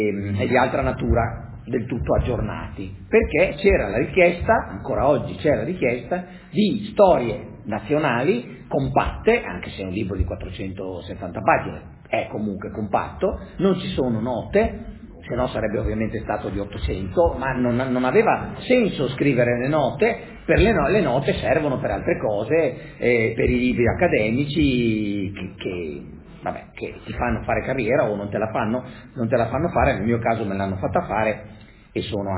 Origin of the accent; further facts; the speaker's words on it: Brixen, Trentino-Alto Adige, Italy; avendo vissuto da bambino in Alto Adige, a Bressanone, i miei genitori molto intelligenti, negli anni 50, quando allora era del tutto inusuale, mandarono prima me e poi mia sorella sia all'asilo che alle elementari tedesche